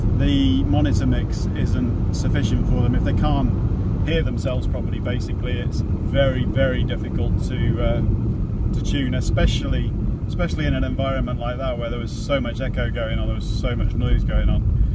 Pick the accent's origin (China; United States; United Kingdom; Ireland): United Kingdom; I'm British and I don't even know if I'm supposed to say schedule or schedule.